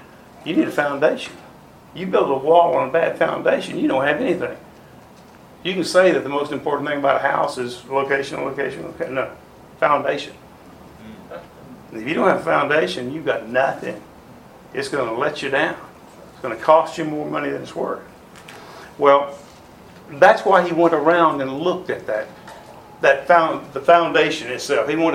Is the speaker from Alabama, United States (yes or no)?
yes; Alabama, United States; I'm from Alabama originally, and … is my ringtone on my phone.